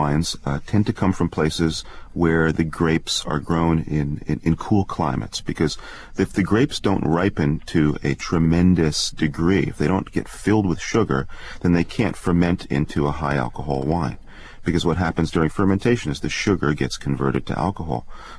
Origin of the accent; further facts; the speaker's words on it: New York, United States; I'm from New York, I'm a New Yorker